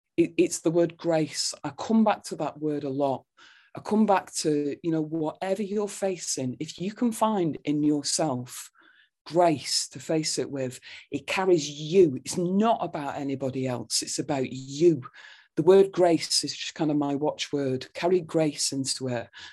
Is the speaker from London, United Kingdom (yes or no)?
no; Burnley, North West England, United Kingdom; Since I was a teenager growing up in Burnley